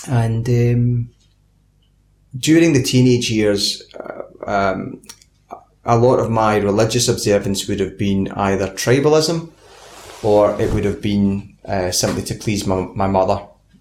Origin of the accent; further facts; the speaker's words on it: Scotland, United Kingdom; now in Australia; I am originally from Scotland, currently living in Australia. I'm 46 years of age, married to my wife Tracy, and we have four beautiful children.